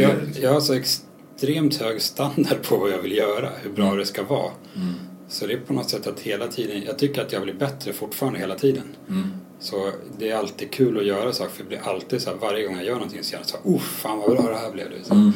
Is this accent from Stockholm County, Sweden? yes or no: yes; Lidingö, Stockholm County, Sweden; jag växte upp långt ute på Lidingö. Det var inte så mycket sånt där.